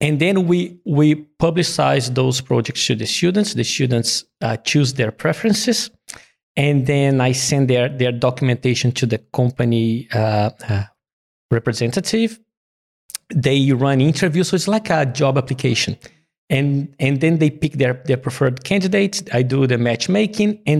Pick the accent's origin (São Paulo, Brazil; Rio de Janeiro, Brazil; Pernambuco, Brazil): Rio de Janeiro, Brazil; English is a second language; moved away as an adult; now in Australia; I'm originally from Brazil, from Rio, did my studies over there, and came to Australia in 2003